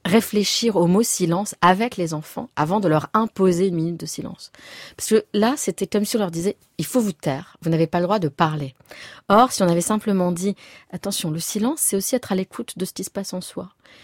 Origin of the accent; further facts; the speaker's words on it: Nice, Provence-Alpes-Côte d'Azur, France; je suis née à Nice, j'ai grandi à quelques mètres de la promenade des Anglais